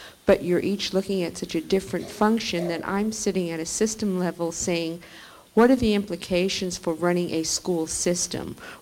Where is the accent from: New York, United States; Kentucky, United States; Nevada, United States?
Nevada, United States; I'm from Nevada, and I'm the deputy there.